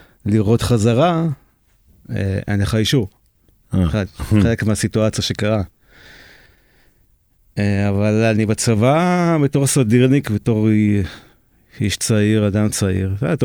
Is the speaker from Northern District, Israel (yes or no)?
no; Eitan, Southern District, Israel; born there; now in Erez, Israel; נולדתי במושב איתן, ליד קריית גת.